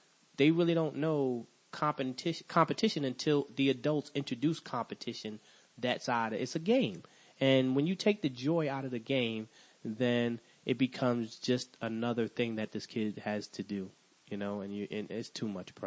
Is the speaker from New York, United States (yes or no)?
yes; New York City, New York, United States; Like growing up in New York City, that was like basketball was everything.